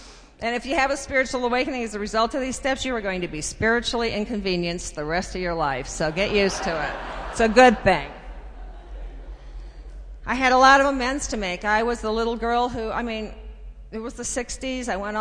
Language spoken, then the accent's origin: English; California, United States; growing up in California, I heard a lot of speakers.